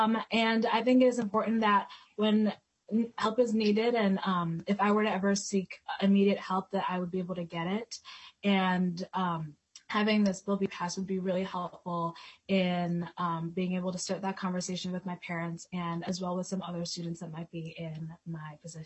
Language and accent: English; Kenya; born there; I was born in Kenya into a culture where discussing topics like mental health was looked down upon.